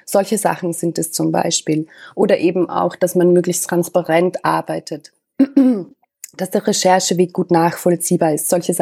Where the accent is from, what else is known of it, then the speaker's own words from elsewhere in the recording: Austria; moved away as an adult; now in Berlin, Germany; Ich bin Österreicherin. Ich war bis vor ziemlich genau in einem Jahr eigentlich, war ich noch in Österreich. Ich habe in Wien gearbeitet